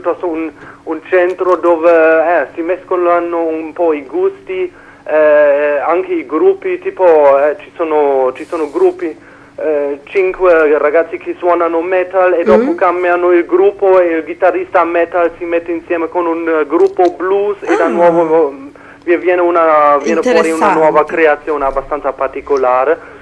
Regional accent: Germany; now in Trento, Italy; io non sono da Trento, io vengo dalla Germania

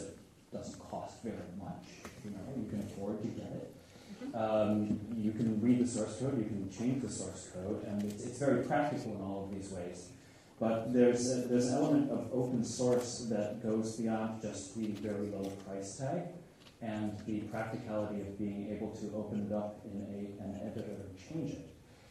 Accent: United States; now in Germany; I live in Germany. I didn't have to fly all the way from America, but I am American

